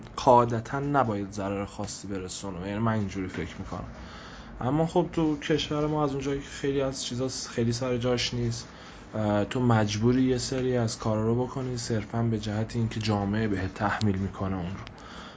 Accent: Kerman, Iran; خب من اهل کرمانم و نتیجهش این شد که توی شهر رفسنجان که حدود 100 خورده کیلومتر با کرمان فاصله داره دانشگاه قبول شدم

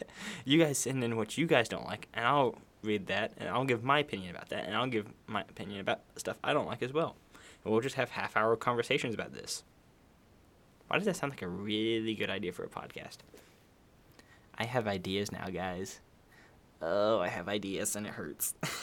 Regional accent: the South, United States; I'm from the South. Everything's food.

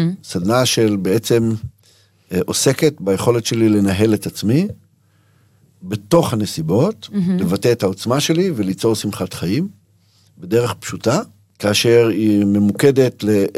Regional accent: Tiberias, Northern District, Israel; אני יליד טבריה, לא צריך להתאר, אני יליד טבריה

